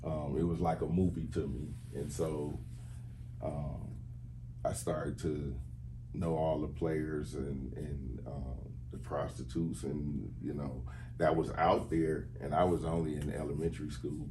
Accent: Orlando, Florida, United States; also born or lived in Buffalo; now in Milwaukee, United States; But I'm from Orlando, Florida. I was actually born in Buffalo, but we moved to Orlando, Florida when I was younger.

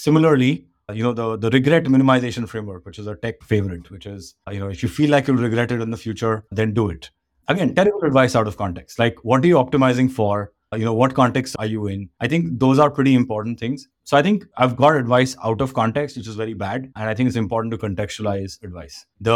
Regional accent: India; When I was younger, I grew up in India.

